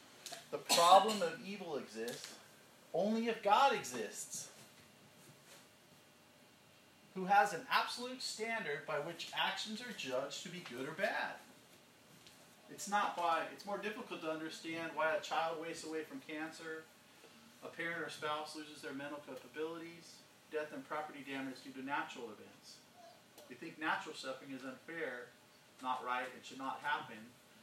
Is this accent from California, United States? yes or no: yes; Barstow, California, United States; Sorry, I am from Barstow here.